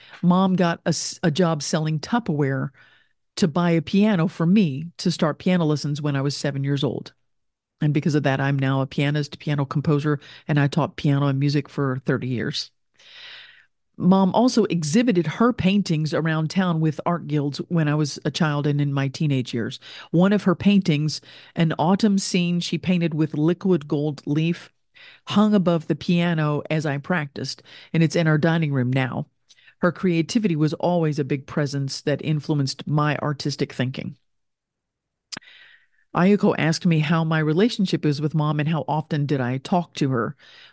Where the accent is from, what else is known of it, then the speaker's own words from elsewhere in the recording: Lexington, Kentucky, United States; moved away as an adult; also born or lived in Florida / Japan; I was raised in Lexington, Kentucky until I was 23. Then I moved to Florida